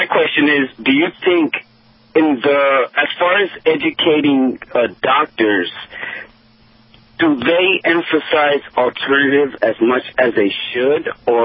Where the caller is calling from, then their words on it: Los Angeles, California, United States; I'm calling from South Central Los Angeles, now called South Los Angeles